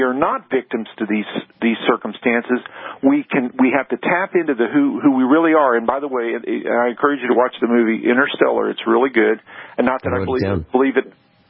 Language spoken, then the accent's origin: English; Missouri, United States; now in Philadelphia, United States; Now, mind you, I grew up in southern Missouri. I'm calling from Philly, but I grew up in southern Missouri